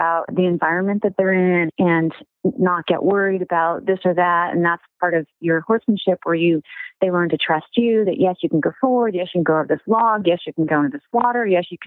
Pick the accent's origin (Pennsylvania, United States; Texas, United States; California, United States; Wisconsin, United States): California, United States; Pacific Palisades; So I grew up in Palisades, and just to get to the arena, we had to ride the trails.